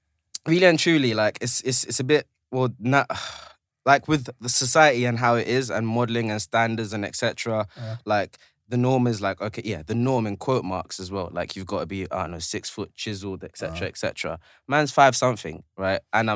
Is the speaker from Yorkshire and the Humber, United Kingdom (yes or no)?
no; London, United Kingdom; I'm originally from South, but catch me on Kingsland now.